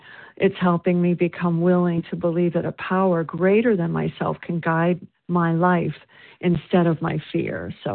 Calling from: South Carolina, United States

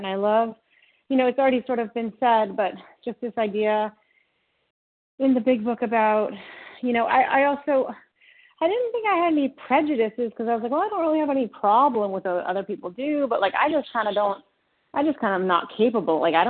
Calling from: New York, United States; I'm calling from New York.

